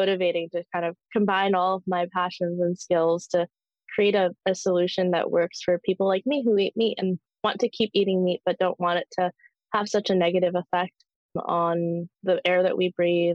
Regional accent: the Prairies, Canada; born there; Yeah, I was born in the Canadian prairies many years ago.

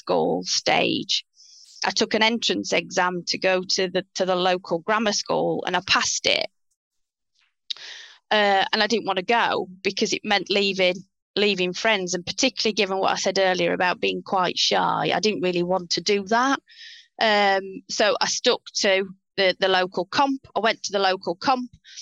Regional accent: Walsall, West Midlands, United Kingdom; now in Sheffield, United Kingdom; So I am from a very small town in the West Midlands called Walsall.

